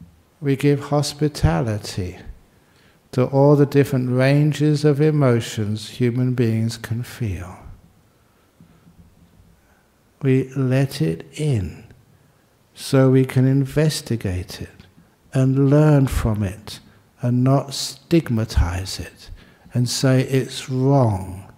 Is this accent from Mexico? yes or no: no; London, United Kingdom; the place where I grew up in London